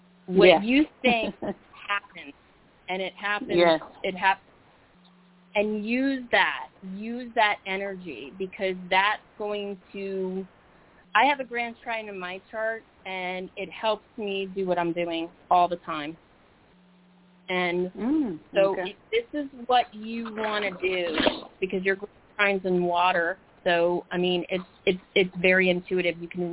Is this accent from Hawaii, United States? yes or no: no; Manhattan, New York, United States; born there; I was born in Manhattan